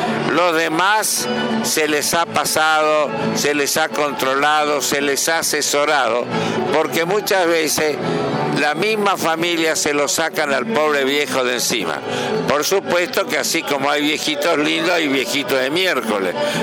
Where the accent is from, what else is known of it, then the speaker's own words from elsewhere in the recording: Misiones, Argentina; born there; moved away; Yo nací en Misiones. Mi padre fue el primer veterinario en la provincia y ejerció desde el año 22 al 38 que nos fuimos.